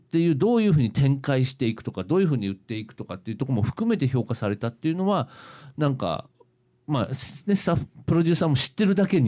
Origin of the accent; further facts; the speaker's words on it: Mito, Ibaraki, Japan; 水戸市に腰を据えてできるっていうのはやはり生まれ育った町で、まあ、ありとあらゆるところを知っていて